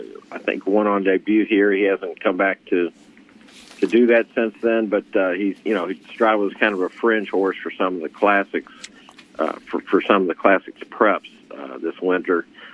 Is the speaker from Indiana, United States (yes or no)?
yes; Indianapolis, Indiana, United States; Yeah, growing up in Indianapolis, there was no bigger name than A.J. Foyt.